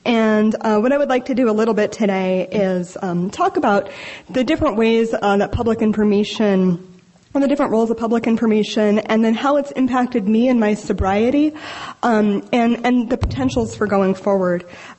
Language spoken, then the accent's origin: English; Oakland, California, United States; So growing up, I grew up in Oakland, California